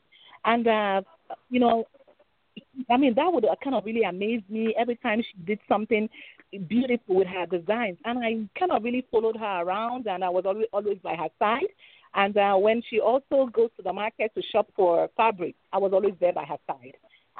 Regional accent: Lagos, Nigeria; That's where I grew up in Lagos, Nigeria.

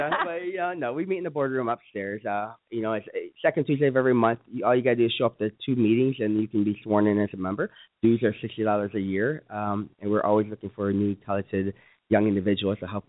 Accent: Illinois, United States; I grew up in South Suburbs, you know.

